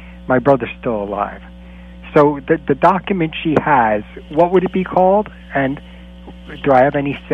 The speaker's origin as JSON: {"language": "English", "region": "Florida", "country": "United States", "said": "In fact, I'm from Florida. I was tuning in."}